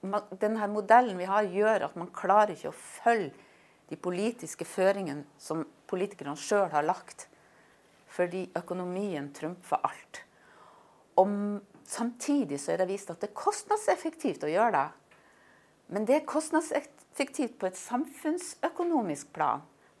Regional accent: Sandnessjøen, Nordland, Norway; Jeg kommer jo fra Sandnessjøen, så dere kanskje har avslørt hvis dere er gode i dialektet.

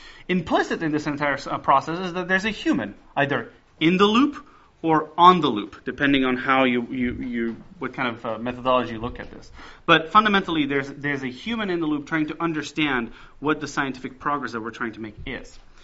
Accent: Belgium; also born or lived in France; now in Boston, United States; Don't get fooled by my accent. I was born in France, grew up in Belgium. My mom's Spanish, my father's Italian, so I sound American, but I'm thoroughly European.

